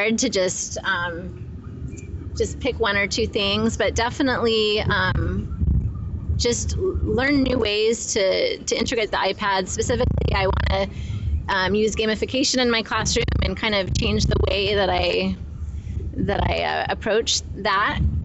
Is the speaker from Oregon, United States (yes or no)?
yes; Medford, Oregon, United States; from Medford, Oregon.